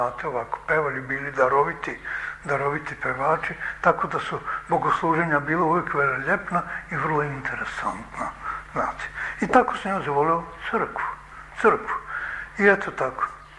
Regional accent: Vojvodina, Serbia; born there; Ja sam rođen u Bačkoj, znači, Bačka je za mene najlepša zemlja na svetu. To je ravnica, znate, vrlo plodna. I onda to je ovako severni deo našega srpskoga naroda, znate.

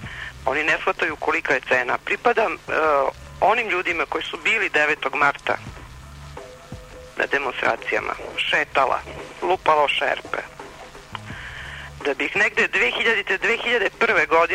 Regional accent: Serbia; Ja sam prvo Srpkinja. Uh-huh. Pravoslavac. Hrišćanka.

